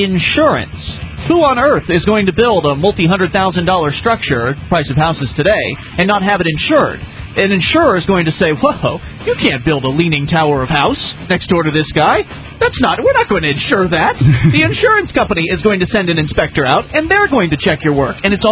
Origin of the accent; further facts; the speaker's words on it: United States; Well, I don't have to be reasonable. I'm an American.